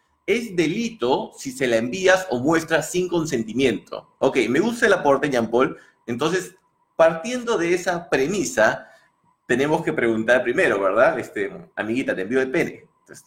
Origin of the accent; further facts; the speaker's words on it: Peru; Saben, así somos los peruanos.